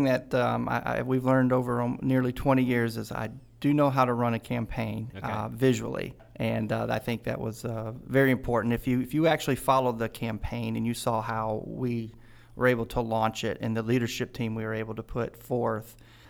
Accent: Michigan, United States; Growing up in Michigan, I will say, in my first early years, single mom, food stamps, whole nine yards

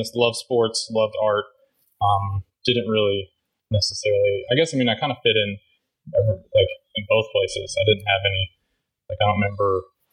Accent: Indiana, United States; So I grew up in rural Indiana, in the middle of nowhere, kind of, but also close enough to the city, so just mm-hmm. outside of Indianapolis, but kind of on a country road.

